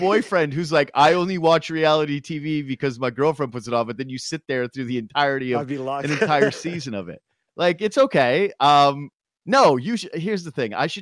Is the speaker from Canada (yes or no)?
yes; Canada; as a Canadian it probably jumps up the list a bit more